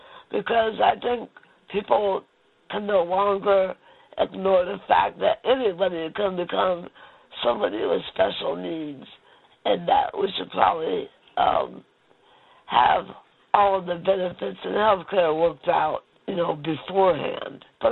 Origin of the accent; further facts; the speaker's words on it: Indianapolis, Indiana, United States; I'm from Indianapolis.